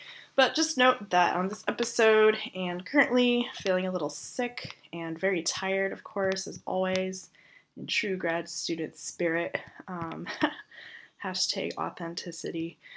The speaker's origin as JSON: {"language": "English", "town": "Denver", "region": "Colorado", "country": "United States", "tie": "born or raised there", "said": "I grew up in Denver, which is near Boulder, which is home of Celestial Seasonings"}